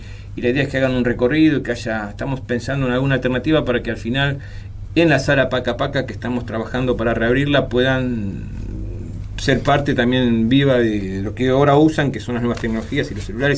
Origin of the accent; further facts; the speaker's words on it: Argentina; acá en Argentina. Claro, claro, en mi país.